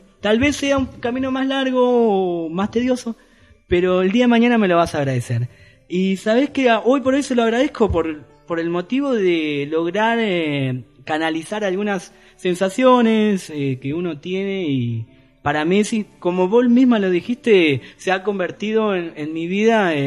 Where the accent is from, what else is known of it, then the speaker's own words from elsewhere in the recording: Argentina; los amigos. Y sí, soy argentino